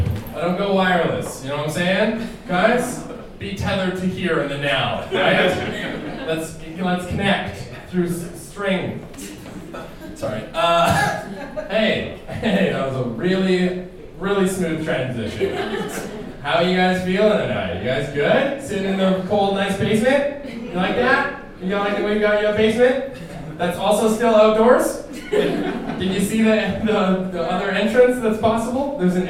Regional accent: Canada; I am from Canada, and it's very nice to be here.

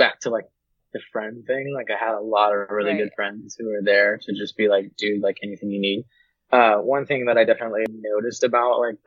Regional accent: Cupertino, California, United States; I'm from Cupertino, California. I was born and raised in that area.

